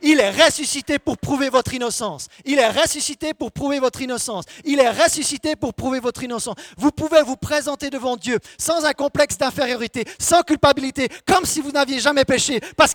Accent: Switzerland; même si je suis suisse, je connais un petit peu la grammaire française.

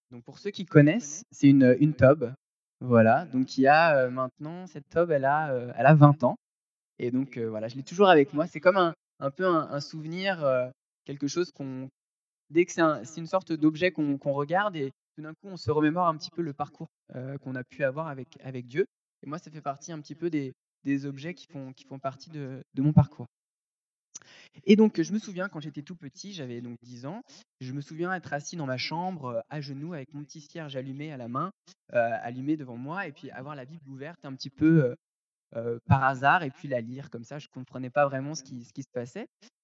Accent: France; Et moi, je suis français, j'ai également des origines marocaines.

